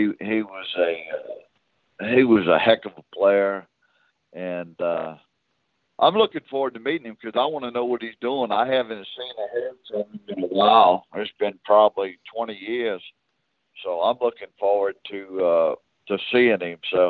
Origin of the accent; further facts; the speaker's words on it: Louisiana, United States; The Arkansas one comes to mind, getting to play that in Louisiana. Back in my hometown, that was pretty special.